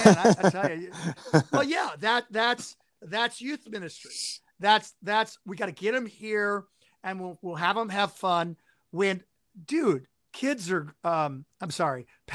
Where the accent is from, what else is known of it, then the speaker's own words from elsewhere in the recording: the South, United States; accent: Southern; My Southern accent, which has been cloaked in serving up North for a while